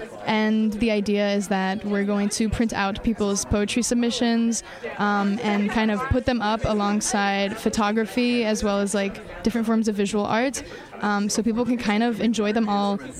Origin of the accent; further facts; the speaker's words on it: France; So I grew up in France